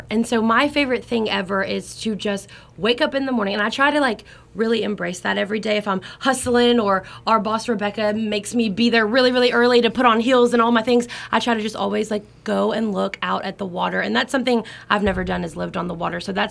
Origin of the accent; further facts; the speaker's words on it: Chapel Hill, Tennessee, United States; Hey, I am actually from Tennessee. I'm from Chapel Hill, Tennessee, and I got to Chattanooga because I really wanted to be a part of a lifestyle show